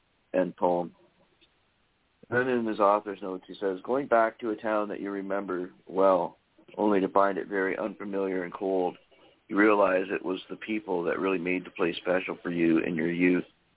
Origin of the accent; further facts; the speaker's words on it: Waipukurau, Hawke's Bay, New Zealand; My hometown is Waipukuru in the central Hawke's Bay region of New Zealand's North Island.